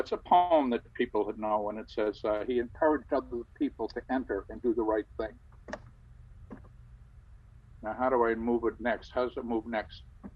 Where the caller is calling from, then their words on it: Boston, Massachusetts, United States; I'm calling from Beacon Street in Boston.